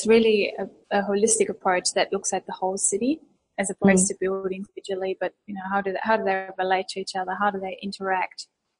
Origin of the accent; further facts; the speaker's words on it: Germany; English is a second language; now in Australia; I have a bit of an accent and I am indeed not from Australia. I was born and raised in Germany and I have been here since 2007.